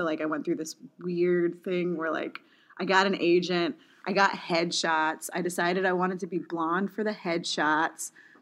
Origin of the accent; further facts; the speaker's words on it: California, United States; I really wanted to get an agent because I grew up in California.